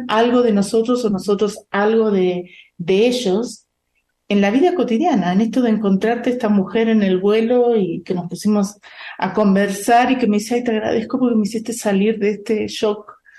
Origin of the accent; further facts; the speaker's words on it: Argentina; sí, traemos yerba, somos argentinas.